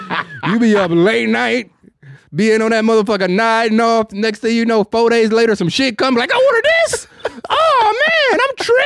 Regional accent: Detroit, Michigan, United States; now in Texas, United States; I'm from Detroit, you know?

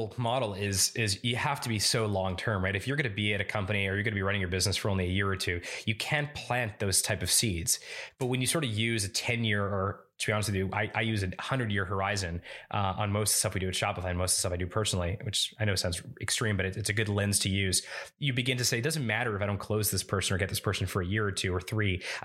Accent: Florida, United States; also born or lived in Montreal, Canada; I was born in Montreal in Canada, grew up in South Florida, and moved to Montreal to go to McGill when I was 17. That was 2001.

